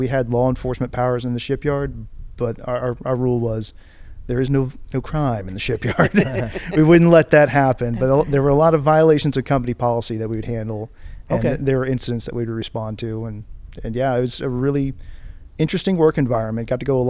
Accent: Portsmouth, Virginia, United States; So I'm from the Hampton Roads area. Originally born and raised in Portsmouth. I went to high school in Virginia Beach.

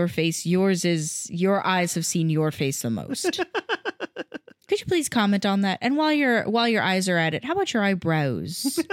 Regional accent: Scotland, United Kingdom; I'm Scottish.

